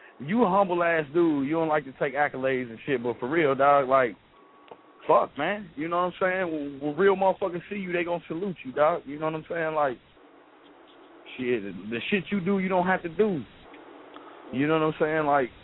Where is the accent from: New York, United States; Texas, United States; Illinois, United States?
Illinois, United States; Chicago; And I'm from Chicago, so I done been to Bulls games and waited at the game and got Shaq's autograph.